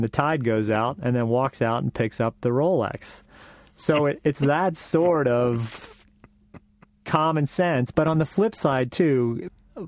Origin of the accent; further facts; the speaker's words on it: East Coast, United States; But I grew up on the East Coast, and I worked for 8 years as a lifeguard in a town called Ocean City, New Jersey.